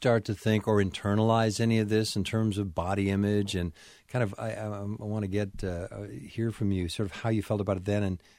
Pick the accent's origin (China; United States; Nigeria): United States; Buffalo, New York; I grew up in Buffalo